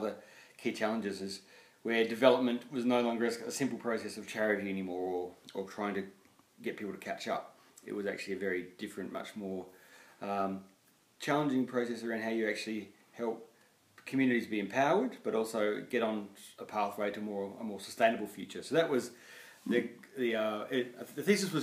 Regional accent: Fremantle, Western Australia, Australia; I actually felt a little bit disconnected from my home, from Fremantle, which I consider my hometown.

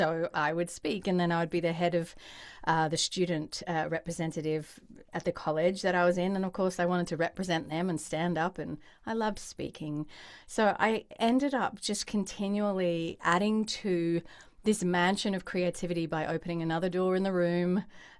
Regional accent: Perth, Western Australia, Australia; So I'll be Sydney, Sunshine Coast, and then my hometown, Perth.

